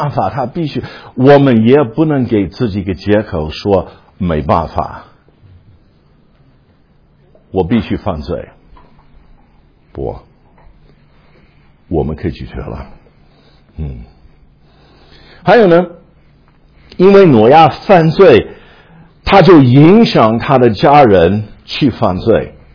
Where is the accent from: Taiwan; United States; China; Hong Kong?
United States; 我们美国人也有很多不好的习惯